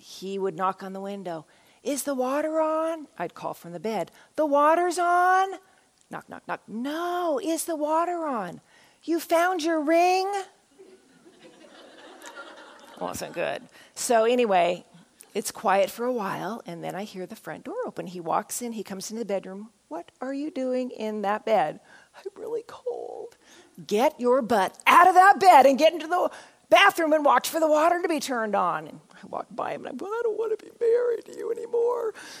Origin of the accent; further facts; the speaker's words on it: Washington, United States; also born or lived in California; now in Colorado Springs, United States; I was raised in Washington State and then went to college in Southern California at Azusa Pacific University.